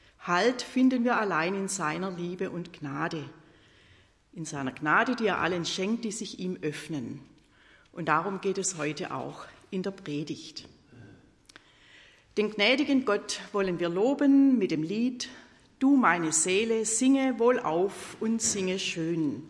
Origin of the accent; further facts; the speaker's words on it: Rothfelden, Baden-Württemberg, Germany; Seit November bin ich im Ruhestand und wohne mit meinem Mann in meiner Heimatgemeinde Rothfelden. Das ist ein Ortsteil von Ebhausen.